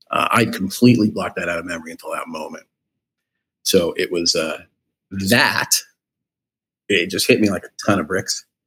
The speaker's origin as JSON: {"language": "English", "town": "Toronto", "region": "Ontario", "country": "Canada", "tie": "born or raised there", "said": "I grew up in Toronto in Scarborough and went to university, York University."}